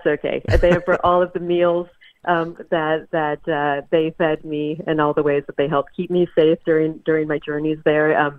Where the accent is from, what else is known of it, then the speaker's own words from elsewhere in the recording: the South, United States; You know, I grew up in the South